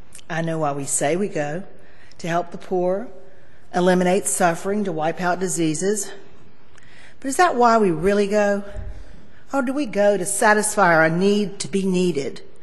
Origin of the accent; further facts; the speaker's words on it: Barnwell, South Carolina, United States; I was touched by the passion of full-time missionaries like Amanda Scott and Susie McCall from my hometown of Barnwell